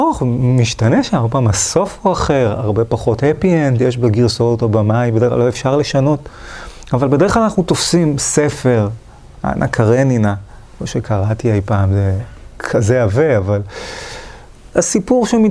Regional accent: Holon, Tel Aviv District, Israel; also born or lived in Kfar Saba; נולדתי בכפר סבא לפני 55-56 שנה, למדתי ככה, גדלתי בחולון

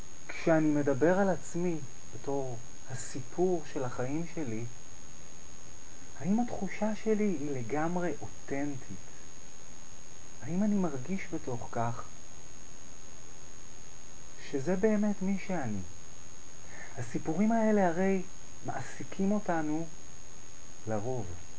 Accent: Holon, Tel Aviv District, Israel; גדלתי בחולון, הייתי בצבא.

